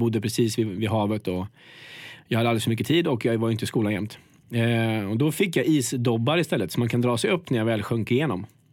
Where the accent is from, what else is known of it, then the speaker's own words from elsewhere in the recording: Fjällbacka, Västra Götaland County, Sweden; Du, jag är från Fjällbacka, norra Bohuslän.